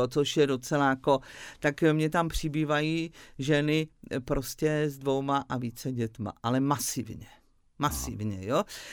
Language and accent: Czech; Brno, South Moravian Region, Czechia; Já jsem z Brna. Z Brna. Pozor, já jsem z Brna.